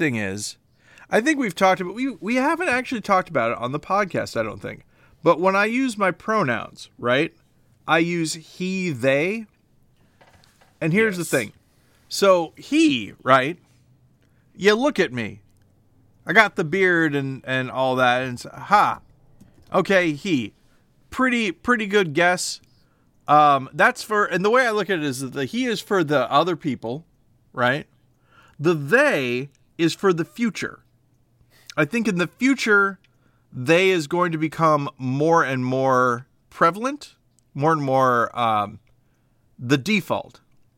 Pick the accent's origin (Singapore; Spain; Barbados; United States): United States; the South; I'm a Southerner and I always say sir and ma'am, and I don't know what to use.